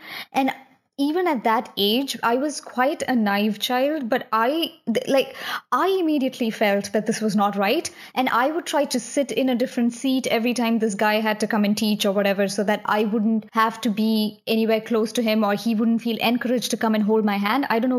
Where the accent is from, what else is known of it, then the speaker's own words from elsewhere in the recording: India; I was raised in India and I've seen a lot of this happening around me